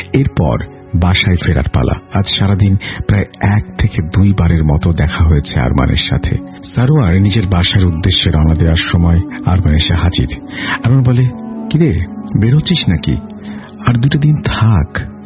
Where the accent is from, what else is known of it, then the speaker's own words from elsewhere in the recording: Uttar Barabhita, Rangpur Division, Bangladesh; আমি এবার intermediate first ইয়ারে পড়ি। আমার বাড়ি কুড়িগ্রাম জেলা ফুলবাড়ি উপজেলা বড়ভিটা ইউনিয়নে, এবং আমার গ্রামের নাম উত্তর বড়ভিটা।